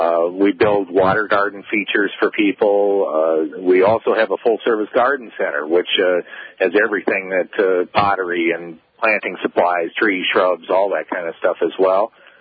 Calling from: Illinois, United States; We're from Northern Illinois.

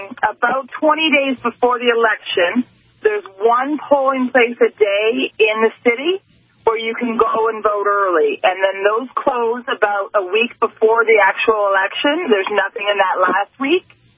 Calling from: Canada; Well, I'm calling from Canada to tell you a little bit about how we vote early here.

